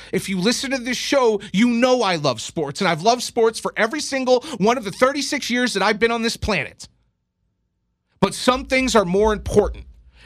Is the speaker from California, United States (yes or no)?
no; Indiana, United States; Is it because that I'm from Indiana?